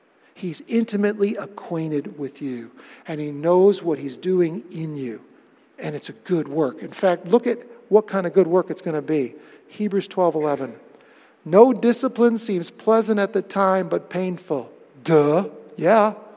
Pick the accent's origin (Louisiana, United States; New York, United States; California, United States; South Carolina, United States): New York, United States; Webster; loved growing anything you can imagine on the little piece of property we had growing up in Webster, New York.